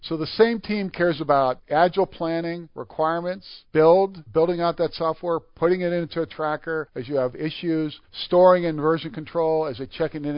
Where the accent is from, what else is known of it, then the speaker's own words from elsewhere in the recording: Midwest, United States; I grew up in the Midwest, and I worked for a great manufacturing company that was unionized.